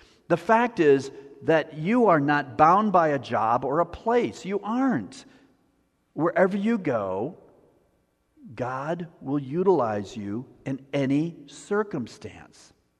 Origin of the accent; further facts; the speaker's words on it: Appleton, Wisconsin, United States; He lives where I grew up in Appleton, Wisconsin.